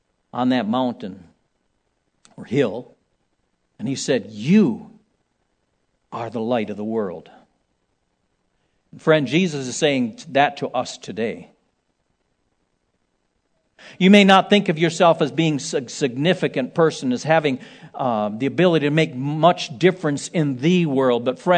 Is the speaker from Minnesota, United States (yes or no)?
no; Ohio, United States; a little more refined than I, having been born and raised in Ohio, and not a wealthy family